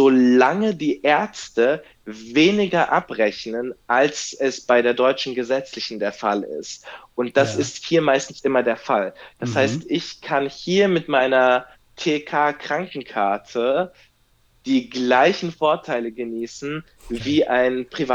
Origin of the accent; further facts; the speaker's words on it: Czechia; born there; German is a second language; Keins von beiden, ich bin in Tschechien geboren.